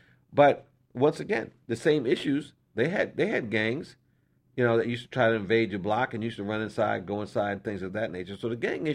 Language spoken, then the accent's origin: English; Brooklyn, New York, United States; as you know, my brothers and I grew up in Brooklyn.